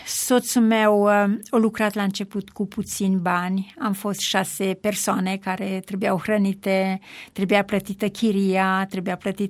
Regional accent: Romania; moved away as an adult; now in Sacramento, United States; Cea mai mică avea 2 ani jumate, cel mai mare a avut 9 ani când am plecat din România.

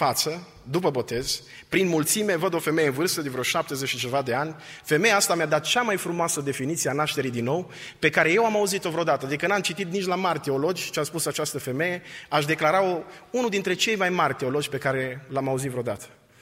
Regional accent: Oradea, Bihor County, Romania; mai ales că să știa că sunt din Oradea.

